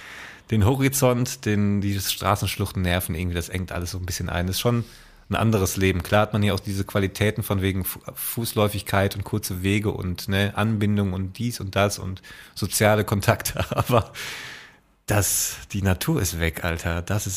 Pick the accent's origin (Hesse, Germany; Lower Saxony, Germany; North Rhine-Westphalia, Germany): North Rhine-Westphalia, Germany; Essen; Da bin ich auch als Essener ganz ehrlich.